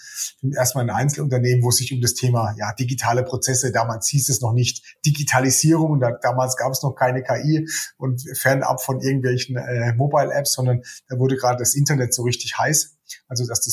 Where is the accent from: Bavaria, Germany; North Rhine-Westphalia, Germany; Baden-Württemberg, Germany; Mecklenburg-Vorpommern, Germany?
Baden-Württemberg, Germany; moved away as an adult; Ja, ich bin tatsächlich im schönen Baden in der Kurpfalz bei Heidelberg, Wiesloch, Kraichgau bin ich groß geworden.